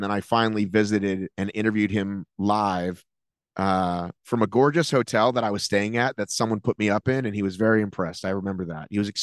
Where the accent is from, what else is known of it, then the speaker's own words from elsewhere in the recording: Boston, Massachusetts, United States; moved away as an adult; now in Los Angeles, United States; So I was born in Boston, and then my folks moved down here to suburbs. I lived a very suburban life in the late 80s, early 90s.